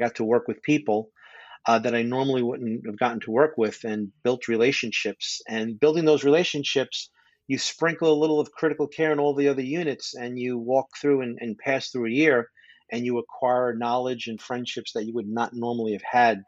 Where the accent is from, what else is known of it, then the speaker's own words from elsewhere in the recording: Richmond Hill, New York, United States; So I'm a Queens boy. I grew up in Richmond Hill, Queens. I've been a New Yorker my whole life.